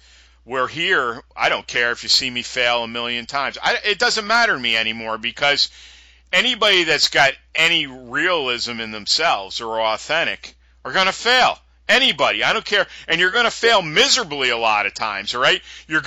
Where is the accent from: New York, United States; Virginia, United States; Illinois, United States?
New York, United States; I'm very familiar with that, being a New Yorker.